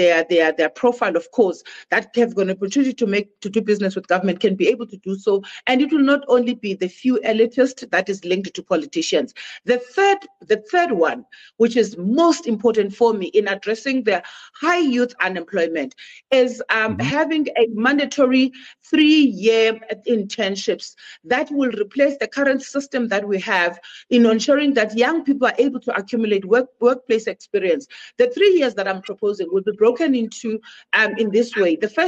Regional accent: Bizana, Eastern Cape, South Africa; English is a second language; I am a South African born in a place called Bizana. It's a small town in the Eastern Cape. I grew up there, and I originally emerged from the Eastern Cape.

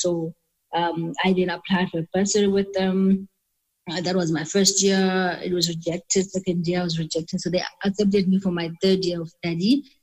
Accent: Butterworth, Eastern Cape, South Africa; now in Johannesburg, South Africa; was I was doing my high school here in Joburg, Queens High. I'm originally from Butterworth in the Eastern Cape. So when I was in high school, my parents allowed me to come up here in Joburg to do my high schooling.

